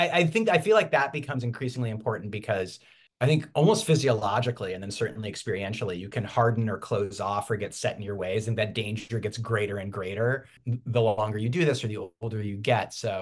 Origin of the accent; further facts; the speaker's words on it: Berkeley, California, United States; And I'm from Berkeley, right across the bay.